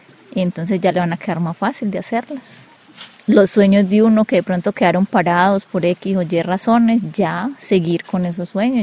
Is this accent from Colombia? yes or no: yes; Colombia; Somos los mismos colombianos de un mismo pueblo, hijos de padres y madres